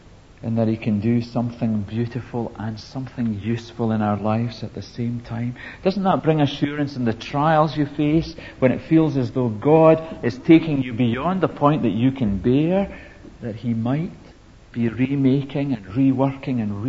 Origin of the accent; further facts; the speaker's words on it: Troon, Scotland, United Kingdom; also born or lived in Lockerbie; the little brethren church into which I was born in Lockerbie, with all their quaint ways, but deep love for one another. There in that church of a total of 16 people, I learned about family love. In the dynamism of the teenage group I belonged to in Troon